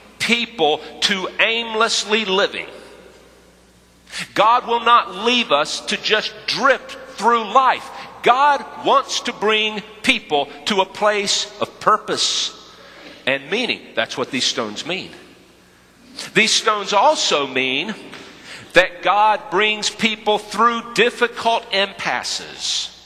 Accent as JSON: {"language": "English", "region": "North Carolina", "country": "United States", "accent": "North Carolina", "said": "This is where my North Carolina accent may get in the way."}